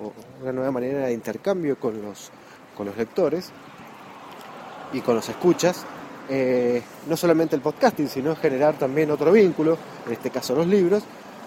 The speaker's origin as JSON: {"language": "Spanish", "country": "Argentina", "said": "Recordemos que somos de Argentina, que aquí cuesta todo lo que es importado, cuesta conseguirlo."}